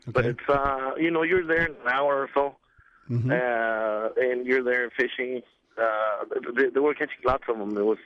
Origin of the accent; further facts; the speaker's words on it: Baja California Sur, Mexico; Yes, indeed. Yeah. I was raised in the Bay